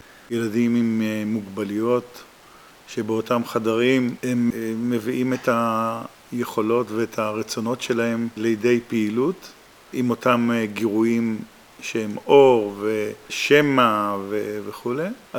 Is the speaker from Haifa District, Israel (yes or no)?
no; Ramat HaSharon, Tel Aviv District, Israel; גדלתי ברמת השרון.